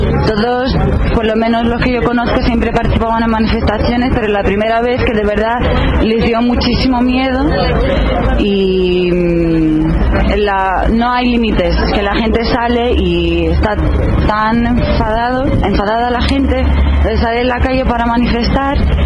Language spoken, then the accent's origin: Spanish; Greece; Spanish is a second language; Yo soy griega, sí, vivo aquí porque estudio aquí.